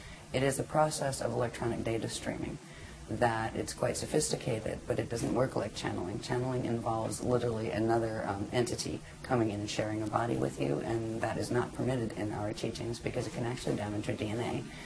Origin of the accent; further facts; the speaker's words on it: Pennsylvania, United States; also born or lived in New York / New Jersey / England / Arizona; now in Florida, United States; I was born in Pennsylvania, and okay. I was raised in Pennsylvania and New York, and then moved to New Jersey, and then moved to Florida, and then to England, and then to Arizona, and then to Colorado, and then back to Florida.